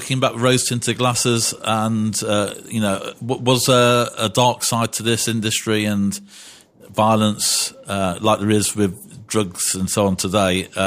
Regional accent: England, United Kingdom; I'm an English British person. I don't know these words so well.

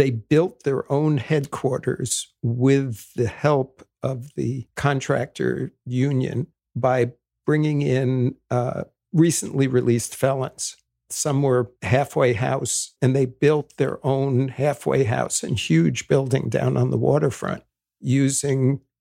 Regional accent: New York City, New York, United States; Yeah, my folks didn't go to college either, but because we were growing up in New York City, and my dad was born in Liverpool

